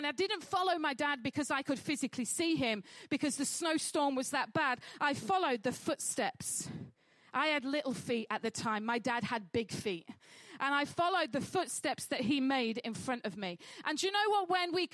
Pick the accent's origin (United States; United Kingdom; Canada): United Kingdom; Halifax, Yorkshire and the Humber; I was brought up in Halifax in West Yorkshire, which is quite hilly.